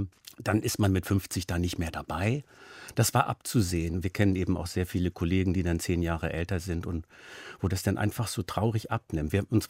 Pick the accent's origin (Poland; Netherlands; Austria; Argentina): Netherlands; Also ich bin zum Beispiel, ich bin Holländer, aber mit norddeutschem Hintergrund.